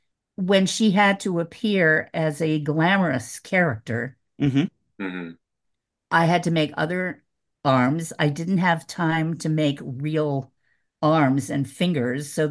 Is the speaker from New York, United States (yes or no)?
no; Minnesota, United States; I always thought it was because I was from Minnesota.